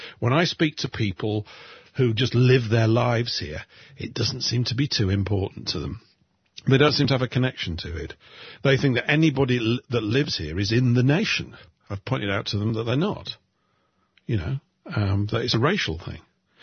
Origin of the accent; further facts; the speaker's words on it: England, United Kingdom; If I was talking about "we" as an Englishman here in England 100 years ago, everybody would have known exactly who I was referring to.